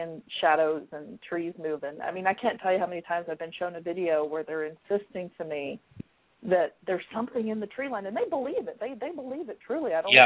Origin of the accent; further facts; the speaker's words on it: California, United States; I grew up north of San Francisco. I grew up in Northern California.